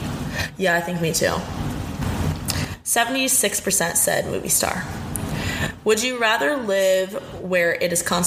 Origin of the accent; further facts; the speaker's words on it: Indiana, United States; I guess I am from Indiana